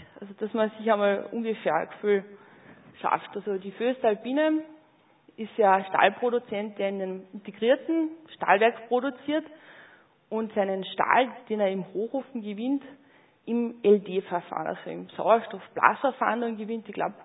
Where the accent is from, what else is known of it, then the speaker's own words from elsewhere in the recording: Linz, Upper Austria, Austria; Ich glaube, wir sind ja alle aus Linz.